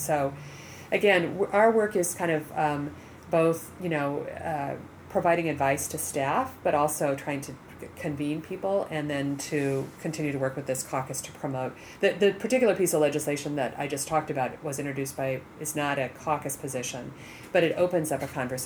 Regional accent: Omaha, Nebraska, United States; Yes. I grew up in Omaha, Nebraska.

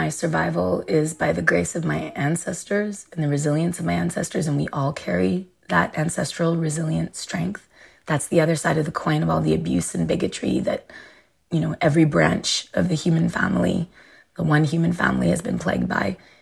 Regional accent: Montreal, Quebec, Canada; And if I said I'm from Montreal, born and raised

